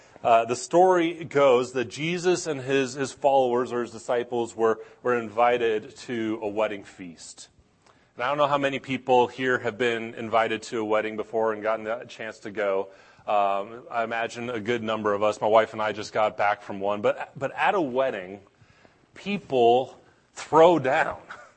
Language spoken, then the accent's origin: English; Washington, United States; where I grew up in Washington State